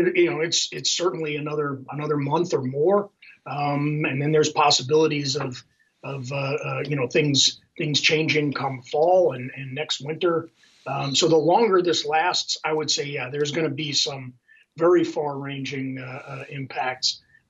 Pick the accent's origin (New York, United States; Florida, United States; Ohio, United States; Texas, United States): New York, United States; New York City; in some places like my hometown of New York City, the schools are essentially a distribution center for free meals for low income families